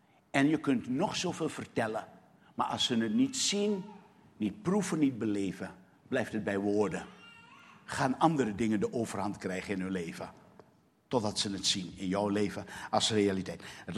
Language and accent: Dutch; Suriname; now in Netherlands; Ik ben een echte Surinamer, ook nog gebleven. Dus het feit dat ik in Nederland woon, is voor mij een van de meest verschrikkelijke dingen geweest.